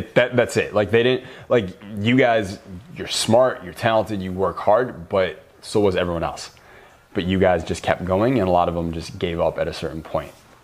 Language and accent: English; Michigan, United States; it's so weird to me when I'm from Michigan, right? And whenever I go back home, which isn't that often